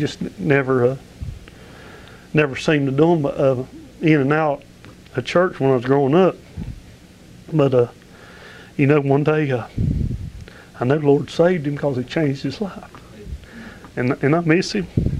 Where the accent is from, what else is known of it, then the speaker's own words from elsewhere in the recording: Lenoir, North Carolina, United States; I was raised over in Caldwell County, over in Lenore, I guess I was around 11 years old when I met Brother Max over there, and just hung out over in Miller Hill most of the time growing up